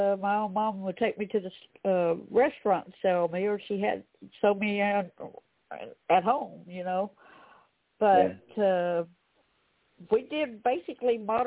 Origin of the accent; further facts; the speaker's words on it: the South, United States; born there; like I was born in the South, right?